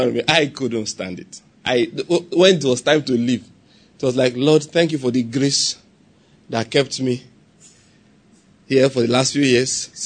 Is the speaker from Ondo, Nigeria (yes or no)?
yes; Ondo, Nigeria; I'm from Ondo State anyway.